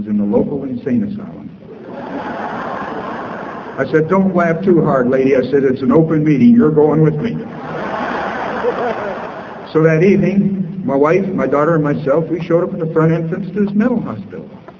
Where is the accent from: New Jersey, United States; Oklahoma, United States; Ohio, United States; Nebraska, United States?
Nebraska, United States; Lincoln; I'm an alcoholic and I'm from Lincoln, Nebraska.